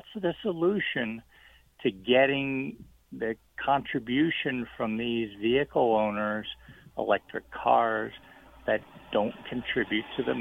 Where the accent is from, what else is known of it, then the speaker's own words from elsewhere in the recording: East Coast, United States; because I come from the East, yeah, we got lots of toll roads, back there.